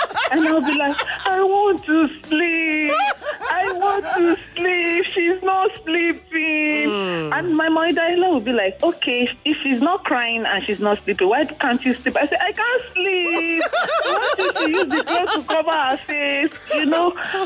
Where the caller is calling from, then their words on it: Ikorodu, Lagos, Nigeria; I am calling from Igbobo Ikorodu.